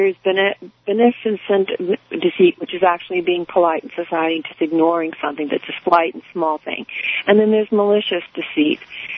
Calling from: Southport, Connecticut, United States; And I'm calling from Connecticut. I'm calling you from Southport, Connecticut, okay?

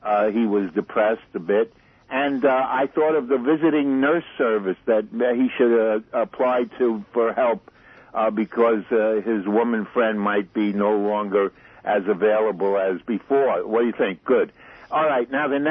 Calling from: Harlem, New York, United States; from Harlem.

